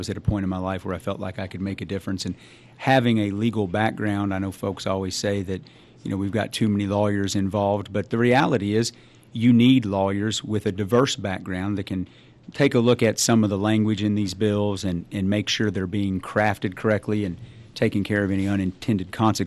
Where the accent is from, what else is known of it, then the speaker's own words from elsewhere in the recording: Bardstown, Kentucky, United States; And I'm in Bardstown is my hometown. I'm an attorney there.